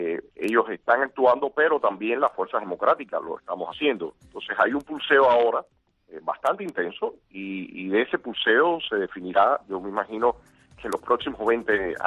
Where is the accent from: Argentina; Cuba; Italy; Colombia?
Cuba; si no somos los cubanos los que nos movilizamos